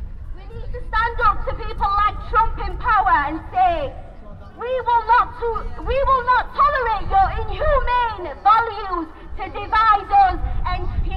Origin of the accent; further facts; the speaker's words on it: Sheffield, Yorkshire and the Humber, United Kingdom; Yemeni Muslim British, born and raised in Sheffield